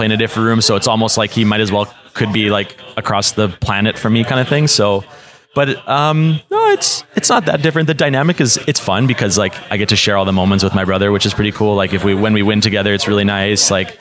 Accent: Canada; Like when we're from Canada, so the scene wasn't too big in Canada when we first started.

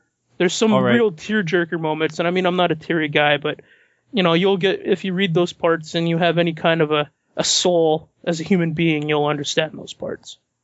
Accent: Canada; Because I'm a Canadian, so I got to get that a boot in there, eh?

